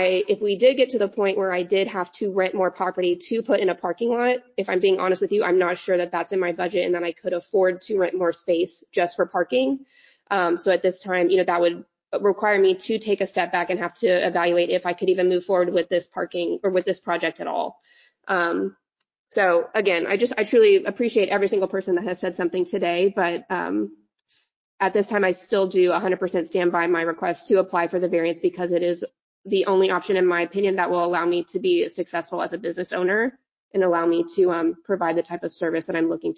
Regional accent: Austin, Texas, United States; now in Savannah, United States; I will say I'm from Austin, and before I moved to Savannah, I did work in a neighborhood

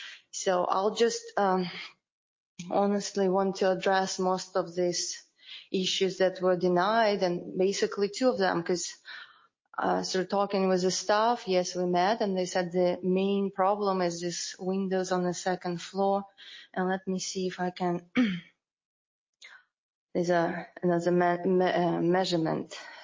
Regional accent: Ukraine; We are from Ukraine, so I have my family, my brother, and our parents.

